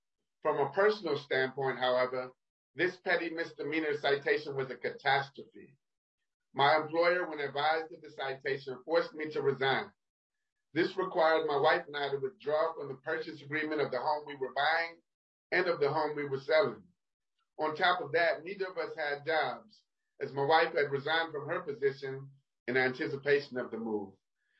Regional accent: Minneapolis, Minnesota, United States; I'm from North Minneapolis.

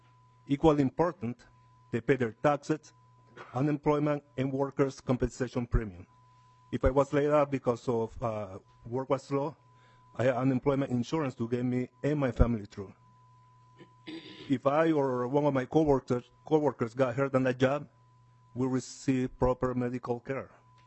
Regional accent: Panama; English is a second language; moved away as an adult; now in Hugo, United States; I'm originally from Panama, and my wife is from Minnesota, and we now live in Hugo.

